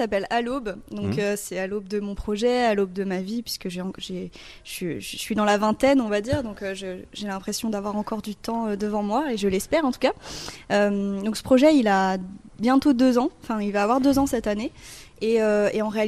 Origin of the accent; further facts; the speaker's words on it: Auvergne-Rhône-Alpes, France; J'ai grandi dans la région Isère, mais très proche de Lyon.